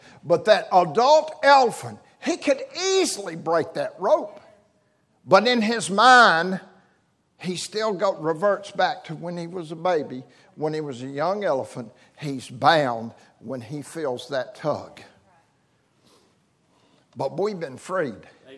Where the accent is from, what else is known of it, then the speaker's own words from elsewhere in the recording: Birmingham, Alabama, United States; I'm from the South. I grew up in Birmingham, Alabama.